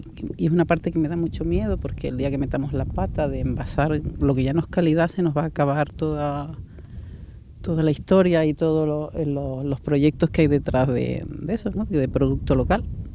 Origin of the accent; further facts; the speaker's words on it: Canary Islands, Spain; siendo majorera